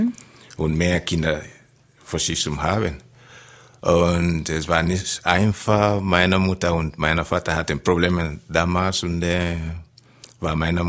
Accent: Sierra Leone; German is a second language; also born or lived in Gambia; Und dann bin ich von Sierra Leone nach Gambia geflüchtet, you know, als Flüchtling. In Gambia ist auch ein kleines westafrikanisches Land.

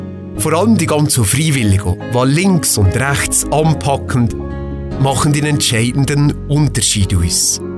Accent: Valais, Switzerland; so sind wir Walliser in der Regel nicht so schlecht.

